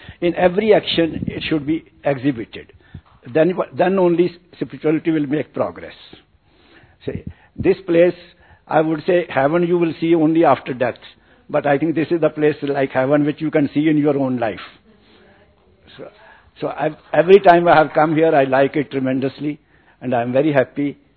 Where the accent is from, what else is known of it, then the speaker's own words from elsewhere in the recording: India; moved away as an adult; now in Singapore; I'm from India only, originally. But since 91, I have been living in Singapore, and now I'm a Singapore citizen.